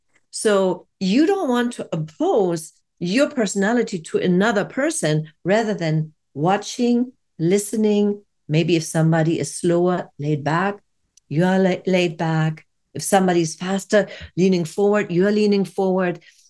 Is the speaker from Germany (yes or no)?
yes; Germany; English is a second language; since English is not my mother tongue, I'm originally from Germany